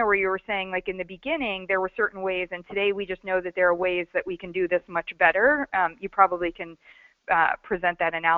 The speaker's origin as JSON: {"language": "English", "region": "Midwest", "country": "United States", "tie": "born or raised there", "said": "I'm from a Texas, you know, very, like, right-wing family, et cetera. I grew up in the Midwest"}